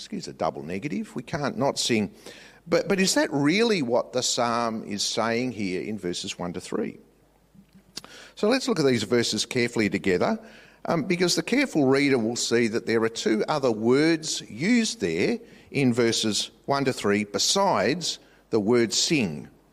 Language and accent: English; Australia; And as an Australian male, how would I react to that?